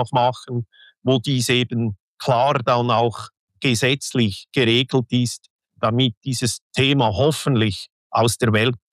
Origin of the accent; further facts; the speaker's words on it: Central Switzerland, Switzerland; ich komme aus der Zentralschweiz